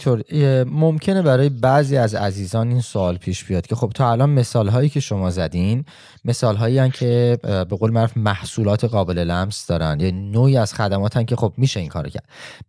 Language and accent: Persian; Iran; moved away; من چون واقعا زیاد ایران و الان حدود 7-8 سال ایران نیستم